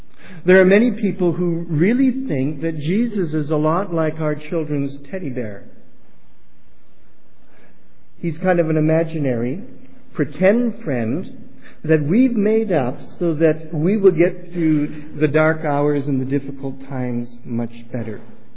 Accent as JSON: {"language": "English", "town": "Windsor", "region": "Ontario", "country": "Canada", "tie": "born or raised there", "said": "From the time I was a little boy growing up in Windsor, Ontario, until literally the day I left to get married"}